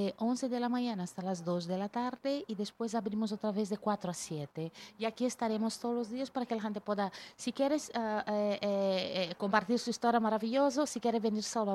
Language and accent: Spanish; Brazil; Spanish is a second language; now in Spain; Yo soy una brasileña que emigró a España con mucha historia migratoria detrás.